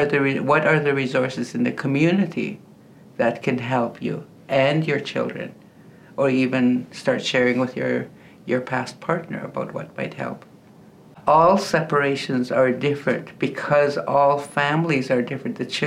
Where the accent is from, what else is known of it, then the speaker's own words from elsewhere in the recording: British Columbia, Canada; that's okay. … I'm from the Nisqat Nation, Northern British Columbia.